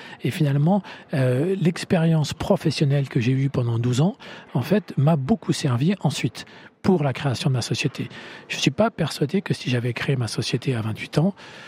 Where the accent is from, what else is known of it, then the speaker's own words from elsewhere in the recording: Nantes, Pays de la Loire, France; born there; Alors, je suis un homme de l'Ouest. Effectivement, je suis né à Nantes et j'ai fait mon parcours entrepreneurial à Nantes.